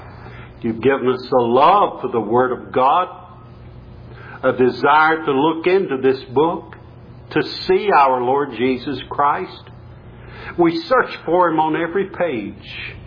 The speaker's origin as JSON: {"language": "English", "region": "the South", "country": "United States", "tie": "born there", "said": "And I'm glad I was born in the South, too."}